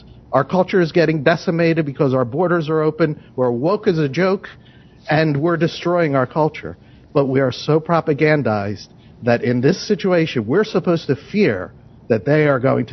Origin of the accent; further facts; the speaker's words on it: United States; It's sad for me to say, because I am an American, I love my country